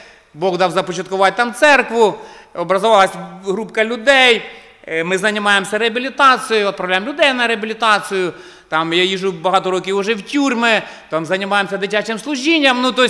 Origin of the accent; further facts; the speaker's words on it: Nikopol, Dnipropetrovsk Oblast, Ukraine; Я вже казав, я ваш брат, я з Нікополя.